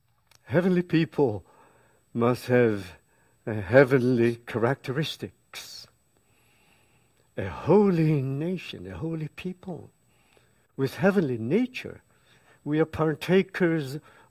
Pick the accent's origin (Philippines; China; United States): Philippines; although we are Chinese, I'm Chinese from the Philippines